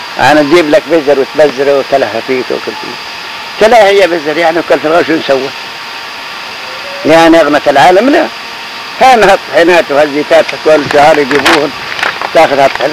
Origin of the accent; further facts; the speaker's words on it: Al-Masafra, Hebron Governorate, Palestine; moved away; بلدي الأصلي اسمها المصفرة الخليل